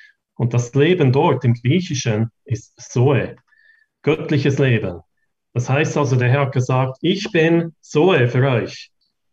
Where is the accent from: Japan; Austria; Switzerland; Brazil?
Switzerland; Ich komme aus der Schweiz und wohne in Bern.